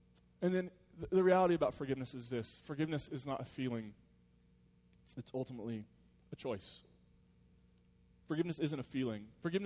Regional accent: United States; I'm from Hatfield, McCoy country

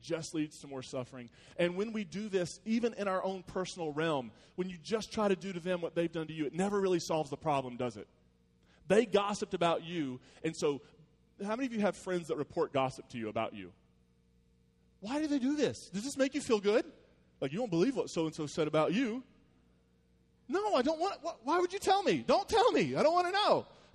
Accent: United States; I'm from Hatfield, McCoy country

